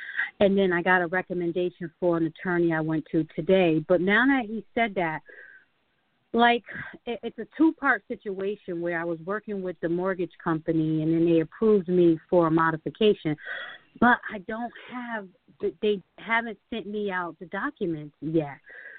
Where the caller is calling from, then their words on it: Connecticut, United States; Hi, I'm calling from Connecticut.